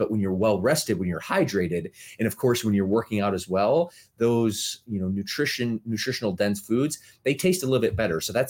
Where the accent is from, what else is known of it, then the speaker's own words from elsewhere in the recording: Midwest, United States; I was a huge Lakers fan back in the day, growing up in the Midwest.